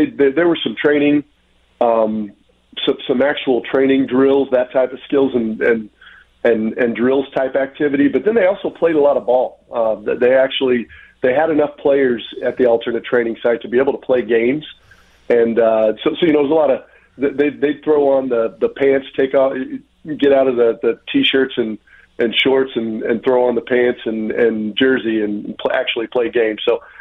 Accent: Indiana, United States; as we say where I grew up in Indiana, we're gonna get our comeuppance a little bit

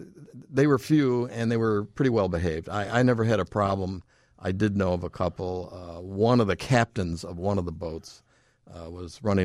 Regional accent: Chicago, Illinois, United States; And part of that is growing up in Chicago and my street knowledge and the fact that my father had me working when I was 10 years old.

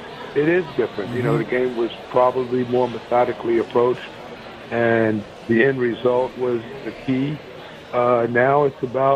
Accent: New York, United States; So, you know, growing up in Long Island, I mean, you know, there were a couple racetracks in the vicinity.

